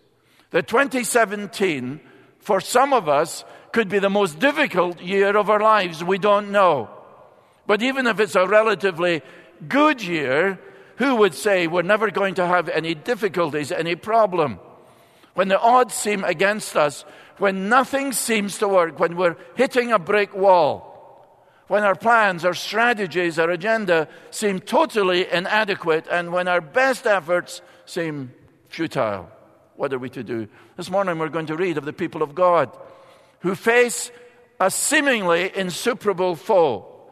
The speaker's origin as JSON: {"language": "English", "region": "Scotland", "country": "United Kingdom", "said": "Being Scottish, we didn't have cheerleaders. The weather's too cold for that."}